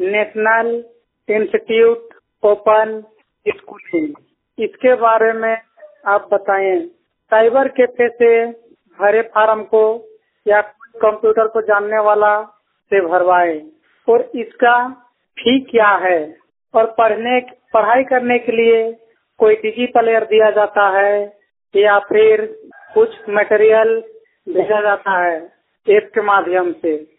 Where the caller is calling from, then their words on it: Ranchi, Jharkhand, India; और मैं 100% ब्लाइंड रांची झारखंड का निवासी हूँ।